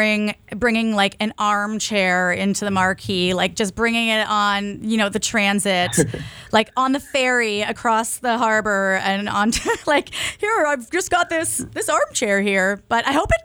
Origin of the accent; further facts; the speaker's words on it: Ontario, Canada; I grew up in Southern Ontario, born and raised.